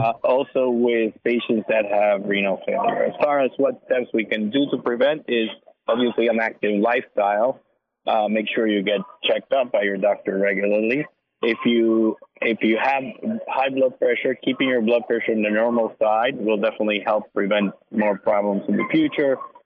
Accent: San Juan, Puerto Rico; moved away as an adult; now in Long Island, United States; So first, I grew up in San Juan, Puerto Rico, and then came to Long Island to do my vascular surgery training.

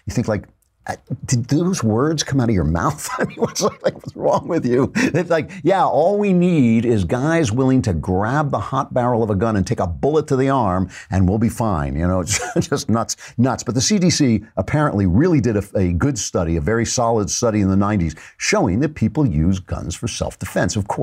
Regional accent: Canada; As a Canadian

